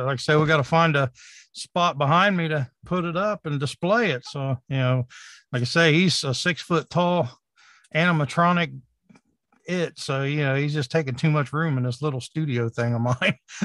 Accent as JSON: {"language": "English", "town": "Obetz", "region": "Ohio", "country": "United States", "tie": "born or raised there", "said": "And it was like you said, it was in Obetz, Ohio. And Obetz is actually my hometown, you know, where I've lived for 17 years now."}